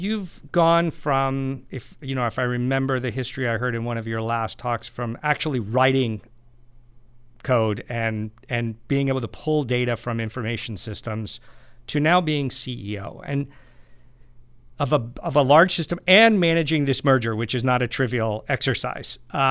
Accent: San Francisco, California, United States; I was born and raised in San Francisco.

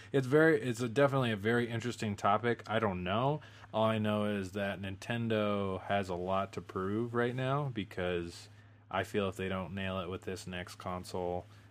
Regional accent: Denver, Colorado, United States; my own like Denver Broncos team, because we're from Denver

